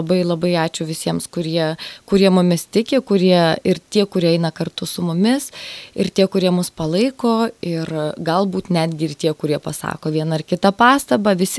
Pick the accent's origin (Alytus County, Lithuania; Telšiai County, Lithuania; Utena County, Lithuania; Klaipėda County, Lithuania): Alytus County, Lithuania; Alytus; mes visada didžiuojamės pasakyti, kad mes esame iš Alytaus.